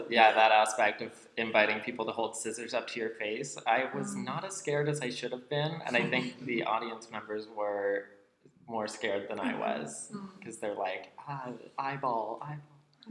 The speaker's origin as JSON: {"language": "English", "region": "Newfoundland and Labrador", "country": "Canada", "said": "not just as a Newfoundlander"}